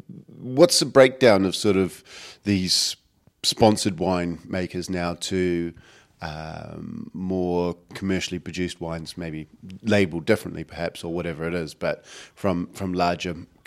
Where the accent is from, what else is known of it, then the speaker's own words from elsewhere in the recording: New Zealand; being a Kiwi